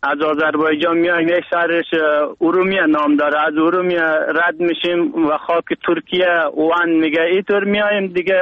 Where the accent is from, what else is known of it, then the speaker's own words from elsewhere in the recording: Afghanistan; now in Turkey; ما افغان هستیم